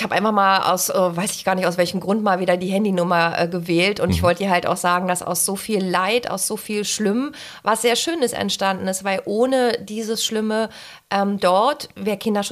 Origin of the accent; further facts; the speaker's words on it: Berlin, Germany; born there; Eigentlich in Britz, aber in Zehlendorf habe ich lange jetzt immer gewohnt und also eigentlich Britz.